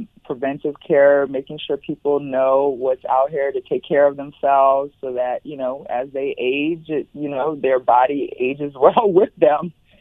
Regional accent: New York City, New York, United States; now in Miami, United States; I'm from New York City. I relocated to the Miami area 9 years ago.

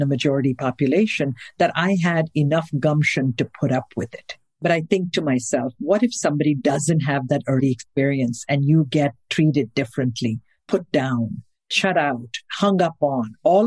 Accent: India; I grew up an Indian in India.

